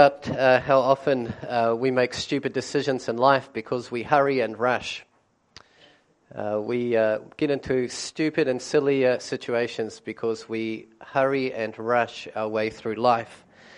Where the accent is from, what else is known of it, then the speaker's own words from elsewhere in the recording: Gisborne, New Zealand; As Peter mentioned, I'm from Gisborne, serving there at the moment.